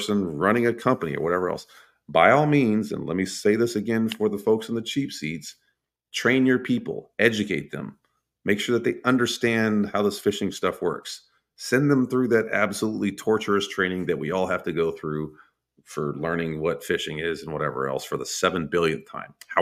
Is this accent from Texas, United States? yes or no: yes; Texas, United States; I'm sorry. I'm from Texas. I'm barely literate.